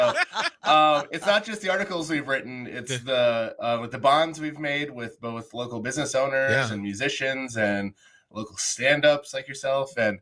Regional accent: Wisconsin, United States; now in Milwaukee, United States; No, I'm from the Fox Valley.

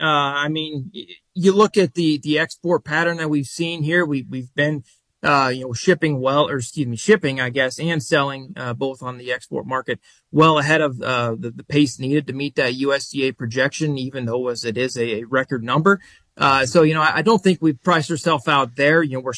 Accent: Nebraska, United States; But I grew up in South Central Nebraska down there, close to Hastings, Grand Island, Kearney area down there in the Tri-Cities. And growing up, we grew up on a farm.

